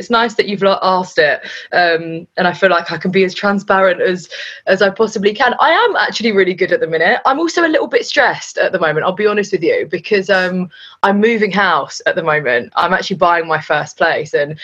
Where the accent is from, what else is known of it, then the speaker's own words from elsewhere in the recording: Southgate, London, United Kingdom; So yeah, North London, I grew up in Southgate, Enfield, Winchmore Hill.